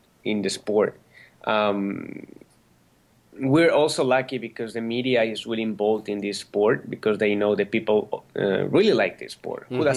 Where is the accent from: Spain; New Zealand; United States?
Spain; English is a second language; listen, I'm from Spain. Nobody have been a world champion.